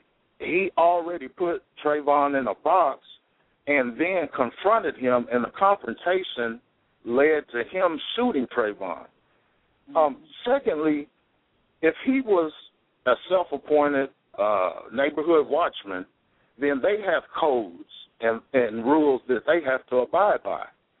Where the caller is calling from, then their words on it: Irving, Texas, United States; I'm calling from Irving, Texas. How y'all doing?